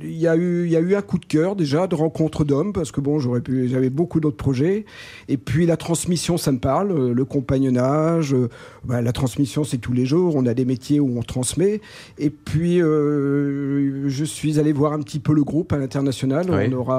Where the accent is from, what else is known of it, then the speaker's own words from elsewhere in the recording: Bourgogne-Franche-Comté, France; moi je suis né en Bourgogne. À 7 ans, j'étais dans les vignes. J'ai été baptisé au Chablis. Je suis pilier chablisien.